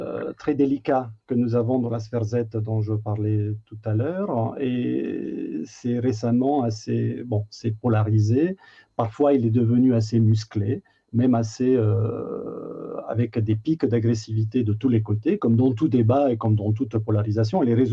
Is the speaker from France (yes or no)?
no; Italy; French is a second language; en Italie, je suis italien, en Italie on n'a pas du tout ce débat